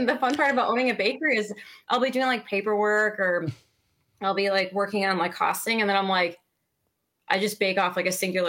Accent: Chicago, Illinois, United States; It's funny because I'm from Chicago.

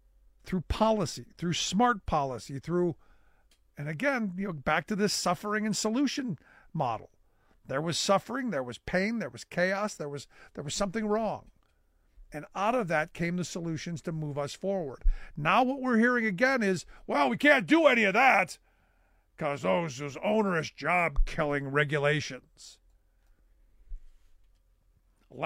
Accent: Cleveland, Ohio, United States; And look, Cleveland is, you know, and I say, look, my hometown of Cleveland gets a bad rap.

